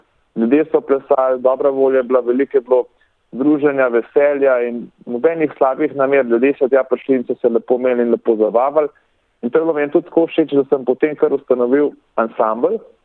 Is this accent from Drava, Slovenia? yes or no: no; Begunje, Upper Carniola, Slovenia; v bistvu sem odraščal v Begunjah, torej ne v Ljubljani, ampak v Begunjah